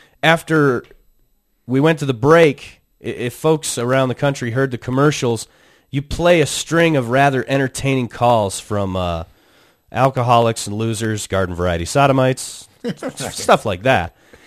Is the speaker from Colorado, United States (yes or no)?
yes; Denver, Colorado, United States; I know Orange Crush. We're from Denver